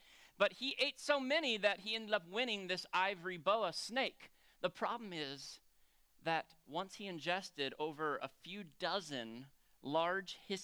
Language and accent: English; Florida, United States; I grew up in South Florida. That's where Jerusha and I met.